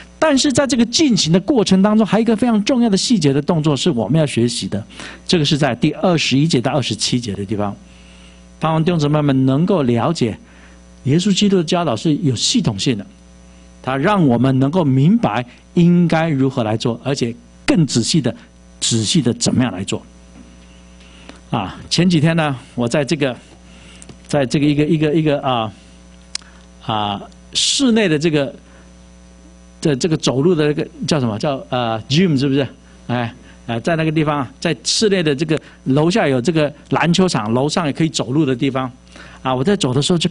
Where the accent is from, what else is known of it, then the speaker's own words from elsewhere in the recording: Taiwan; 我们从台湾来的就知道